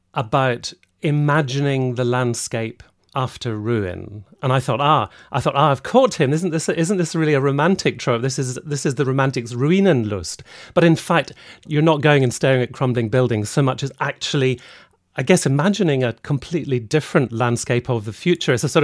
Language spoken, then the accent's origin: English; Scotland, United Kingdom; I'm Scottish